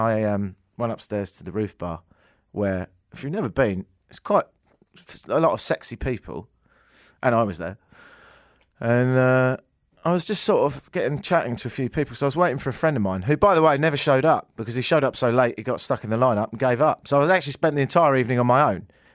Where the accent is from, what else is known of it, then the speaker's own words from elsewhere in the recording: England, United Kingdom; I'm English. We don't even know what it means.